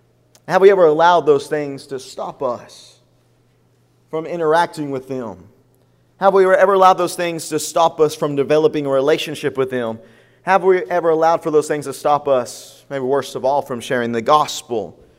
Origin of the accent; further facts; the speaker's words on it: the South, United States; I mean, think of us as Southerners, right?